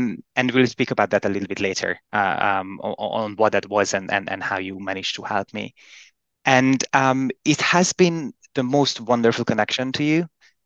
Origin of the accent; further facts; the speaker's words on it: Hungary; English is a second language; now in Zurich, Switzerland; I am 38 years old. I live in Zurich, but I'm originally from Hungary.